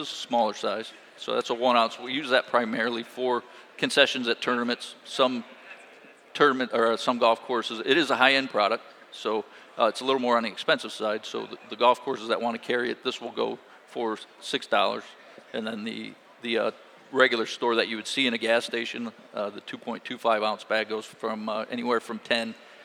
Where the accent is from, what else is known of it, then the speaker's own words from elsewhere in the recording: Indiana, United States; That was growing up in Indiana. I wasn't familiar with that golf course.